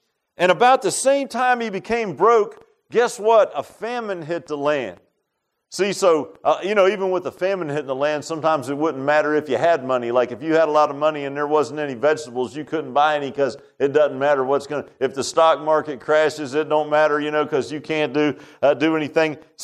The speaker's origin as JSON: {"language": "English", "town": "Virginia Beach", "region": "Virginia", "country": "United States", "tie": "born or raised there", "said": "I grew up in Virginia Beach."}